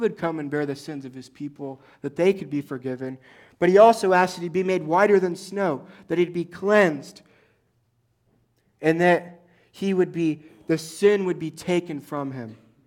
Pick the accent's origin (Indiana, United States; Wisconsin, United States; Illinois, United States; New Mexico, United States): Indiana, United States; also born or lived in Los Angeles; when I lived out in Los Angeles, my friends and I were driving home from a dinner, and I'm from Indiana.